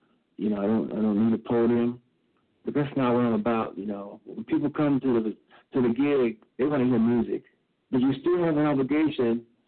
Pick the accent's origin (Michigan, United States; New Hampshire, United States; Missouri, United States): Missouri, United States; Kansas City; I grew up in Kansas City. Had it not been for my father, I wouldn't even know about the history of Kansas City jazz.